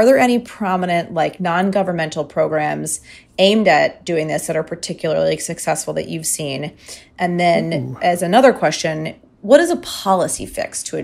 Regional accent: Michigan, United States; And listen, I am from Michigan, actually.

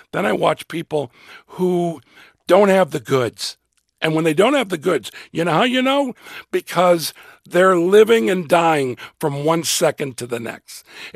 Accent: Chicago, Illinois, United States; I am from Chicago. The way a Midwesterner is, the way a Chicagoan is, that is at my soul who I am.

